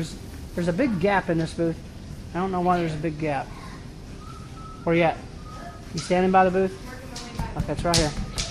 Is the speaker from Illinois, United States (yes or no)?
no; Acworth, Georgia, United States; I'm from Ackworth. Ackworth, Georgia.